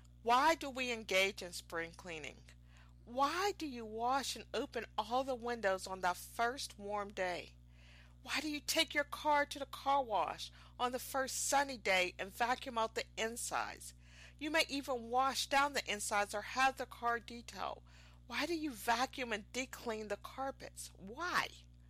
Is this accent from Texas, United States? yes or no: no; Pittsburgh, Pennsylvania, United States; they're playing against the Pittsburgh Penguins, which happens to be my hometown and where I spent the first 35 years of my life.